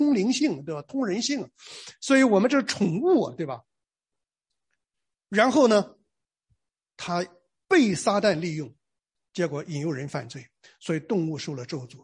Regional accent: Shandong, China; 我小的时候在山东农村啊，我们不叫蛇，我们叫长虫啊

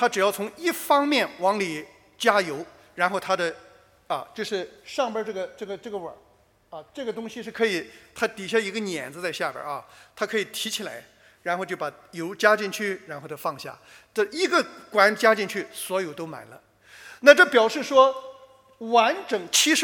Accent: Shandong, China; 我们山东人说啊里边黑的

